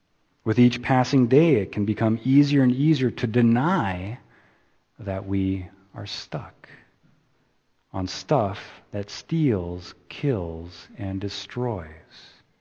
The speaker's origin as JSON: {"language": "English", "town": "Brooklyn", "region": "New York", "country": "United States", "accent": "Brooklyn", "said": "I don't know, that's my Brooklyn accent, I don't know."}